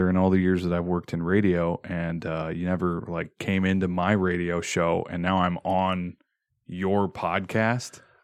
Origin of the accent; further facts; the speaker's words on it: Three Oaks, Michigan, United States; now in St. Joseph, United States; I live in St. Joseph. I'm from Three Oaks around here in Michigan.